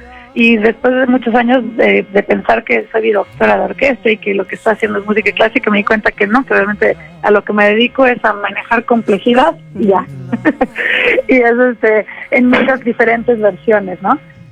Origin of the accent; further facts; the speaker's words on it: Mexico City, Mexico; mañana ya me voy para mi tierra querida, para la Ciudad de México